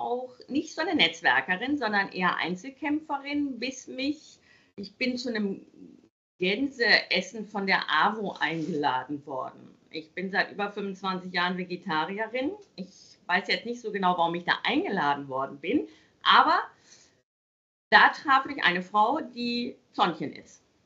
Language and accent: German; North Rhine-Westphalia, Germany; ich bin ja gebürtig aus dem Ruhrgebiet.